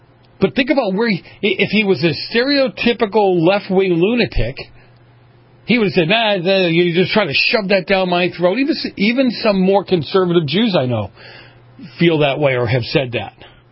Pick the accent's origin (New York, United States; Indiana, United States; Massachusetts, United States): Massachusetts, United States; Boston; Many of you know I grew up in Boston